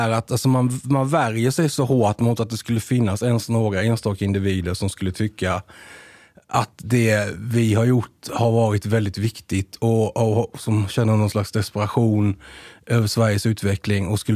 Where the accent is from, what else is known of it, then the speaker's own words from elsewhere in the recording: India; now in Sweden; Och jag säger, jag vet, jag älskar Sverige. Och jag kommer från Indien